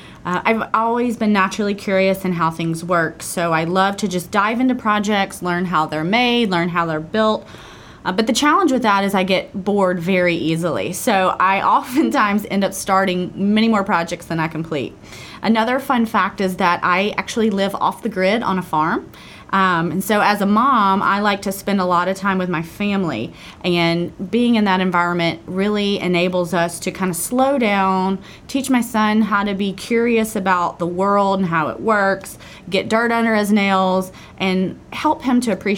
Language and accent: English; Alabama, United States; I grew up in South Alabama, and traditionally, women in the South were not pushed to pursue technical career paths.